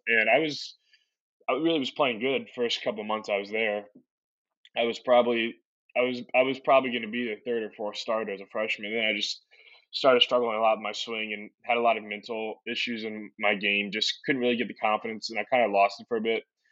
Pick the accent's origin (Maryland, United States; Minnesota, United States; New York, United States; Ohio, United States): Maryland, United States; Crofton; I grew up in Crofton, Maryland. It's a pretty small town, just a bit south of Baltimore.